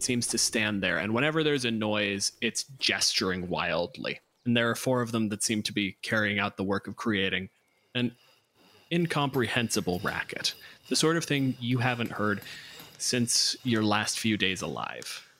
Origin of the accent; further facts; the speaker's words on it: Canada; I'm a physicist from Canada.